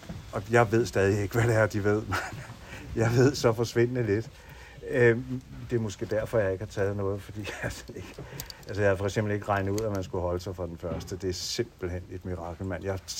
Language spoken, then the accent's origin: Danish; Copenhagen, Capital Region of Denmark, Denmark; Jeg er født på Nørrebro i København. I den sorte firkant. Og der har jeg levet rigtig mange år.